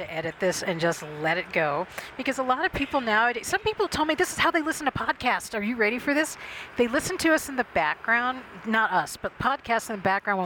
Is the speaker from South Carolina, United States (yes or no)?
yes; South Carolina, United States; growing up in South Carolina, the talk radio we listened to all day in the background